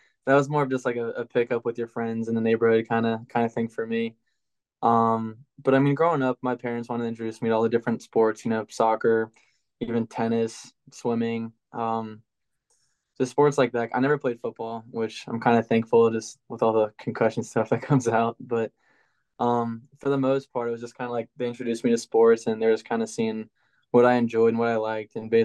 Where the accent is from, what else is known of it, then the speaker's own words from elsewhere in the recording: Virginia, United States; Cause like I'm from Virginia and that's like, you know, one of the bigger schools in Virginia.